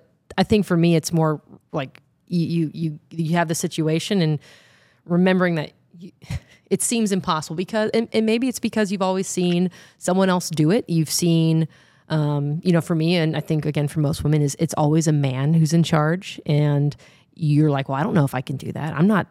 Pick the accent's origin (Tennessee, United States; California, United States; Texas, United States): Texas, United States; Austin; I feel like living and growing up in Austin and having a home base here